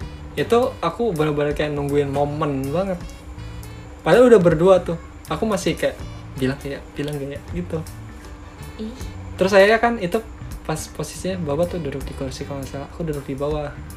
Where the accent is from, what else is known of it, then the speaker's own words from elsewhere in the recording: Indramayu, West Java, Indonesia; itu di Indramayu di kampung gue.